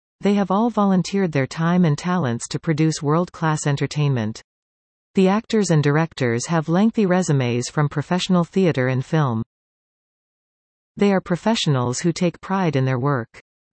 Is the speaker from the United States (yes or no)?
no; Newmarket, Ontario, Canada; which puts Newmarket, my hometown, literally on the world map each year.